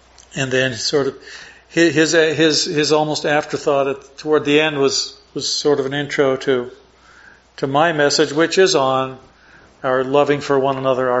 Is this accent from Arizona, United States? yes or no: yes; Phoenix, Arizona, United States; Laura and I were born and raised in Phoenix, Arizona area, and then I taught for 9 years in one remote part of Arizona, and then 18 more years in Payson, Arizona, beautiful spot.